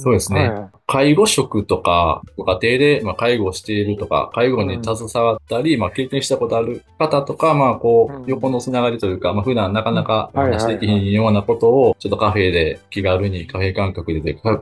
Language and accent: Japanese; Nabari, Mie, Japan; now in Sakai, Japan; 生まれも育ちも名張でして。